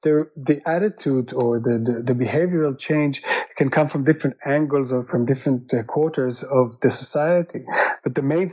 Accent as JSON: {"language": "English", "country": "Israel", "moved": "as an adult", "said": "I'm originally from Israel"}